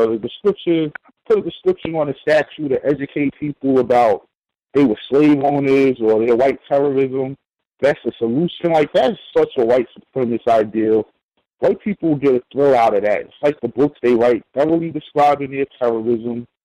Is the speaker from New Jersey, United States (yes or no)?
yes; New Jersey, United States; I like to tell y'all that I'm from Jersey